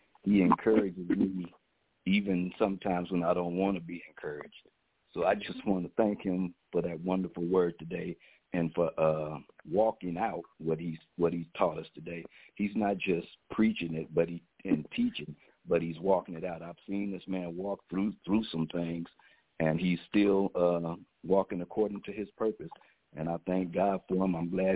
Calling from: Round Rock, Texas, United States; I'm calling from Round Rock, Texas

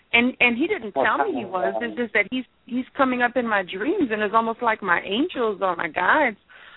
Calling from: Louisiana, United States; I'm calling from Louisiana.

